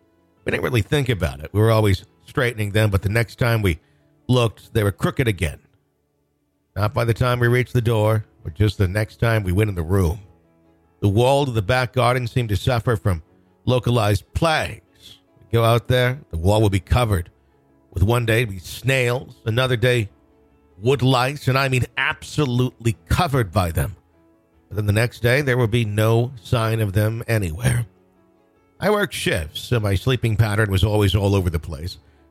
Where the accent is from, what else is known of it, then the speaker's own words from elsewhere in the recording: Southend-on-Sea, East of England, United Kingdom; I grew up in the South End, on sea in England, on average town an hour east of London.